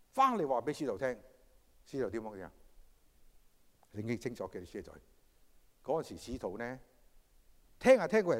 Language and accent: Cantonese; China; 我們中國人特別，我們很醒目的，很聰明的